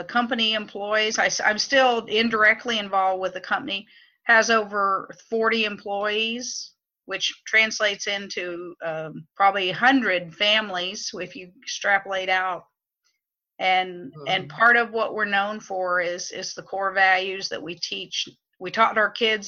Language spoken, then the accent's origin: English; Texas, United States; now in Southern Illinois, United States; I came from Texas to Southern Illinois to start a most unlikely business for a woman, which was in the pawn shop business.